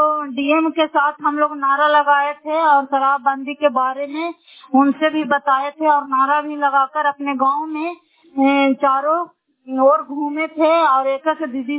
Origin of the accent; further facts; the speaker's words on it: Fatehpur, Bihar, India; घर फतेहपुर पंचायत मकरौता, जिला नालंदा और करात ससुराय ब्लॉक की निवासी हूँ।